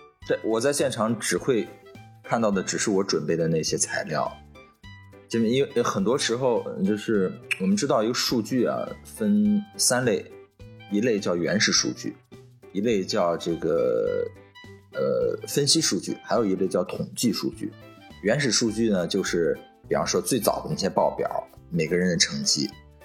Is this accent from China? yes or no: yes; Jinan, Shandong, China; 因为我家是山东人，山东济南离泰山特别近，基本上每个暑假五一十一啊上学的时候每年都会去一次